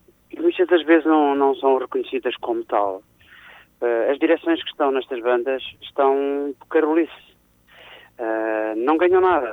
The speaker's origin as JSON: {"language": "Portuguese", "town": "Fermentelos", "region": "Aveiro", "country": "Portugal", "tie": "born or raised there", "lives_now": "Lisbon, Portugal", "said": "nós aqui em Lisboa, a malta de Fermentelos encontra-se com regularidade"}